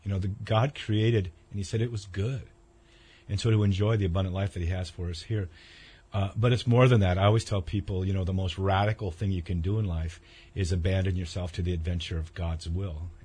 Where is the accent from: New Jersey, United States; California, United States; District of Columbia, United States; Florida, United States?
California, United States; Santa Cruz; I was raised in Santa Cruz, California. Cold water.